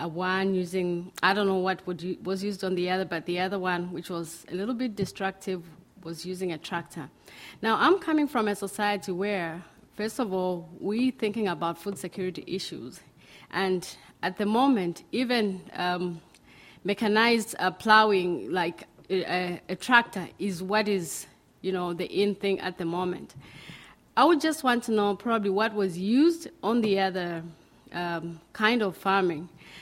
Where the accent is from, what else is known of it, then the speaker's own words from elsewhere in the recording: Zambia; I'm coming from Zambia.